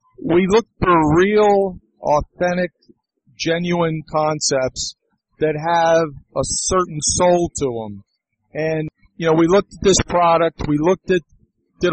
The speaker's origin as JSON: {"language": "English", "region": "Maryland", "country": "United States", "also_born_or_lived": "Miami / Virginia", "said": "Well, I'm originally from Maryland, and so I'm an East Coast guy, and I went to school in Miami, I've lived in Virginia"}